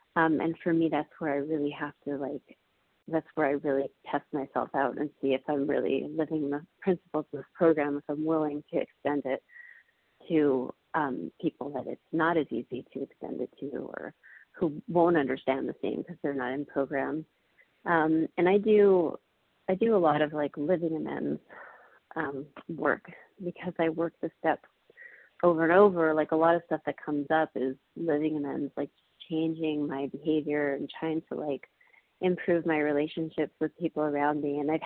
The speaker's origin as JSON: {"language": "English", "country": "Israel", "said": "recovered compulsive overeater in Israel."}